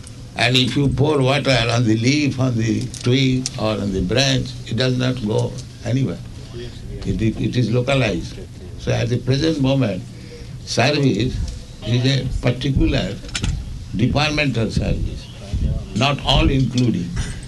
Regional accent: India; English is a second language; Otherwise, I'm Indian, I'm poor man.

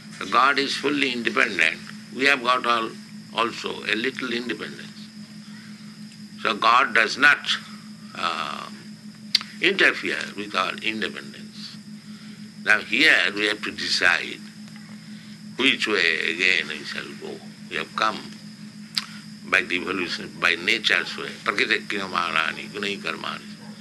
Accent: India; Therefore, I am an Indian, poor Indian.

